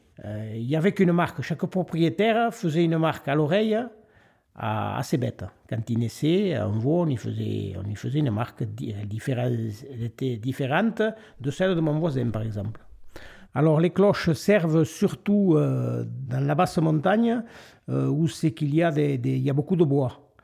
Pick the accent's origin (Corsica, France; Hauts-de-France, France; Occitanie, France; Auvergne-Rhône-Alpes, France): Occitanie, France; Aston; born there; je suis né à Aston il y a 68 ans.